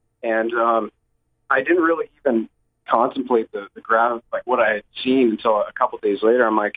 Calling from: Ontario, Canada; from Canada, Ontario.

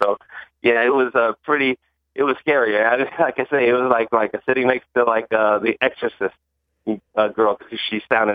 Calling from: San Antonio, Texas, United States; in San Antonio.

